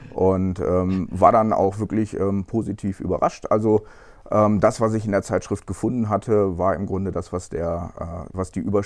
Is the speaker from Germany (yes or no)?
yes; Velbert, North Rhine-Westphalia, Germany; Aber ich komme ja aus Velbert bei Düsseldorf